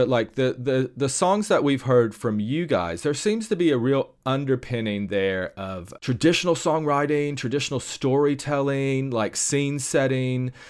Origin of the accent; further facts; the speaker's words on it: Tennessee, United States; now in United Kingdom; I've lived in the UK for a really long time, but I'm originally from East Tennessee. So my whole family is still in East Tennessee.